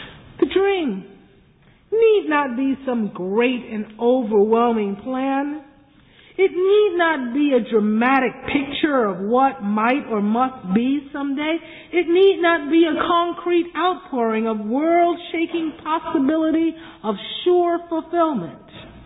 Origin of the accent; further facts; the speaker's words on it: New York, United States; And though I love to speak as if I were actually born there, I'm a New Yorker, all right? I was born and raised a Muslim